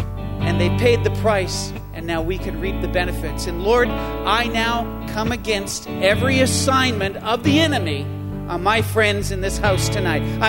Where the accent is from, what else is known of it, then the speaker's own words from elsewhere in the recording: United Kingdom; I'm British Methodist.